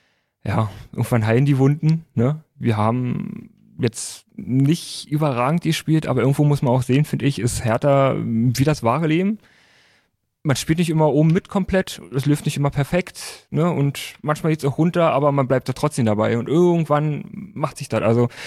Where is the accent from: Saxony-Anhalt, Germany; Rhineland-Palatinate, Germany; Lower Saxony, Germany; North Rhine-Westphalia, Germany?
Saxony-Anhalt, Germany; Tangermünde; now in Magdeburg, Germany; Genau, also ursprünglich aus Tangermünde, schöne Kaiser- und Hansestadt. Ja, fast Hauptstadt geworden, muss ich erwähnen.